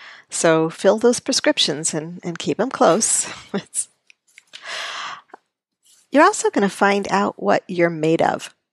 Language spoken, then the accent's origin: English; New Orleans, Louisiana, United States; I grew up in New Orleans, and I lived through Betsy.